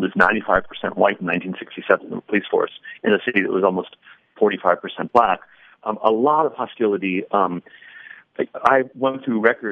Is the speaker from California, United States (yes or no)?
no; Detroit, Michigan, United States; I grew up in Detroit in the 1960s